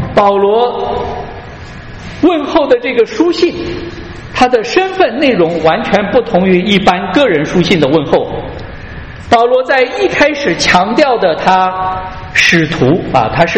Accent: China; 可能我们中国人现在都很少写信了

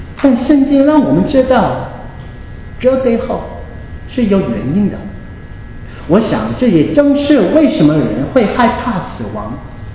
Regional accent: South Korea; 就像我每次回到我长大的地方，我的老家在韩国，走进我小时候的学校

